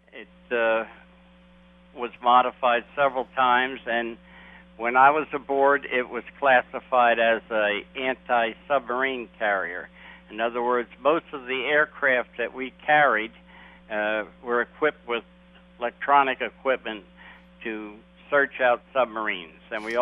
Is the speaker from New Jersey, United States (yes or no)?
yes; Belleville, New Jersey, United States; I grew up in a small town, Belleville, New Jersey.